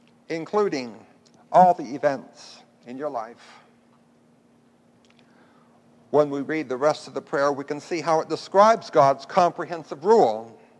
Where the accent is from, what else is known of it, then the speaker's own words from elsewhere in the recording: Florida, United States; I'm from Florida, and often I think of the hurricanes.